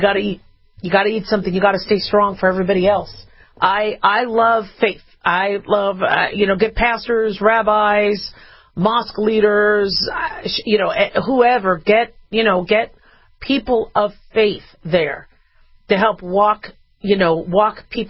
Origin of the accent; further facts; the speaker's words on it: Phoenix, Arizona, United States; I grew up in Phoenix. I've watched Phoenix grow. It's huge. Phoenix it's a beautiful desert.